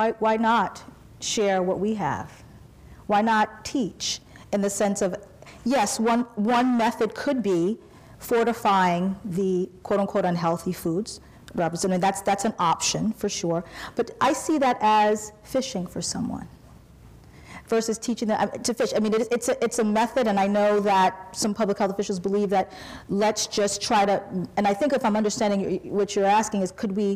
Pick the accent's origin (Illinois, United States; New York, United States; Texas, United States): New York, United States; Baldwin; I went to the Baldwin, I grew up in the Baldwin School District, but I decided to teach in the Roosevelt School District because I wanted to see what's going on.